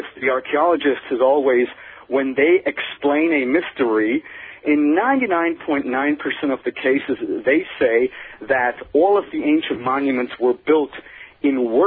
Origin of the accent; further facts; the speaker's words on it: Switzerland; part of my life I grew up in Switzerland.